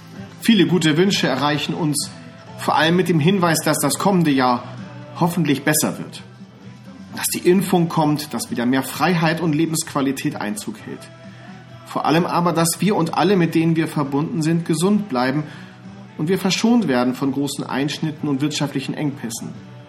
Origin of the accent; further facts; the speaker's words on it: Northern Germany, Germany; der mich als Norddeutscher natürlich besonders erfreut hat.